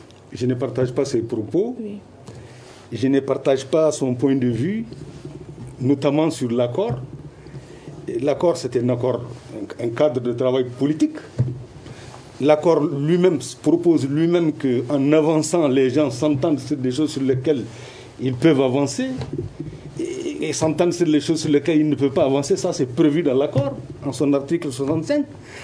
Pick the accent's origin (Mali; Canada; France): Mali; Timbuktu, Tombouctou; Moi, je suis de Tombouctou. Je connais bien, le Nord, c'est 877 000 km², sur les 1 240 000 km² du Mali.